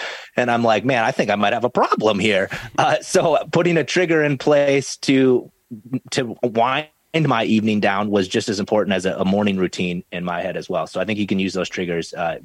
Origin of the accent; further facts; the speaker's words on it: South Dakota, United States; now in Minnesota, United States; I live in Minnesota now, and this is where like Viking Central, but I grew up in South Dakota.